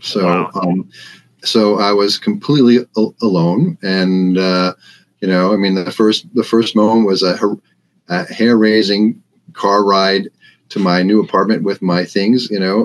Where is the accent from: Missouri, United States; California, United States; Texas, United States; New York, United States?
New York, United States; I grew up on Long Island outside of Manhattan. We were there in there a lot as a kid, you know, but it was too much for me.